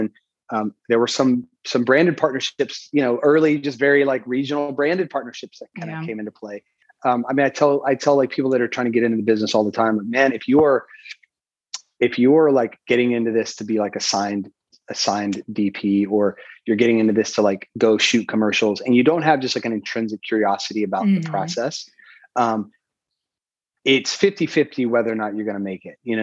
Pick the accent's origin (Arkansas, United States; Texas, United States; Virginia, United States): Texas, United States; now in Brooklyn, United States; You know, I'm born and raised in Texas. I live in Brooklyn and have with my family for a while.